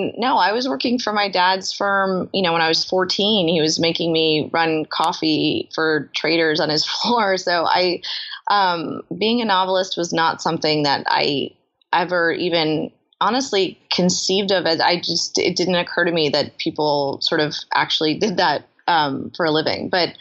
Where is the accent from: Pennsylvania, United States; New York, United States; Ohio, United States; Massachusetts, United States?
New York, United States; so I grew up in New York.